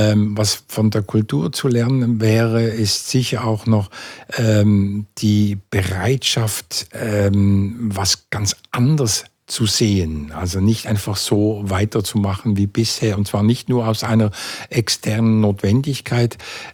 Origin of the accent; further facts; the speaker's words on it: Switzerland; Das ist doch bei uns in der Schweiz eher unvorstellbar eigentlich.